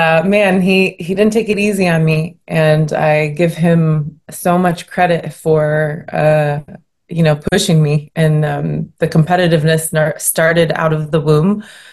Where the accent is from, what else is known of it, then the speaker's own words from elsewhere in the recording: Washington, United States; I come from the Golden Eagle clan of Lummi Nation.